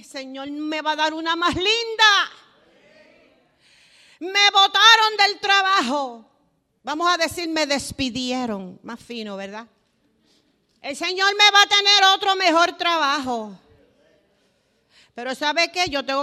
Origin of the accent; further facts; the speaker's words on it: Puerto Rico; moved away as an adult; Mire, cuando nosotros salimos de Puerto Rico, pues nos hicieron una despedida.